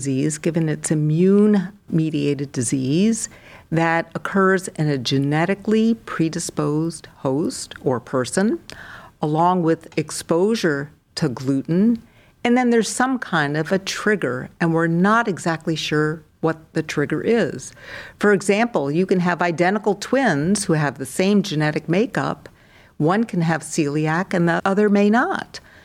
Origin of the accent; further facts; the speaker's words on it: Newport, Rhode Island, United States; also born or lived in Minnesota; now in Cleveland, United States; I'm from Newport, Rhode Island, and I was educated in New England and then moved to Minnesota for about 30 years, and I've been in the lovely city of Cleveland for the past 7 years.